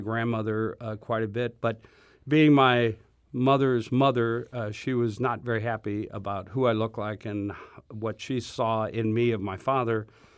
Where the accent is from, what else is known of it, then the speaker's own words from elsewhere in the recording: Berkeley, Missouri, United States; Well, I grew up in North St. Louis County.